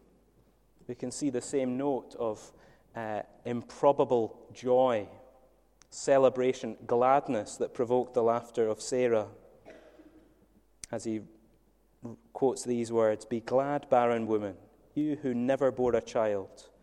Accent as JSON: {"language": "English", "region": "Scotland", "country": "United Kingdom", "said": "I'm Scottish. I've got three siblings."}